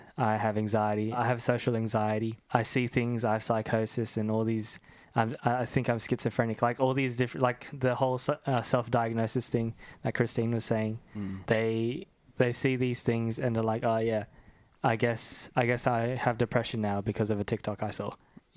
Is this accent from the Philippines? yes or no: yes; Philippines; being Asian, being Filipino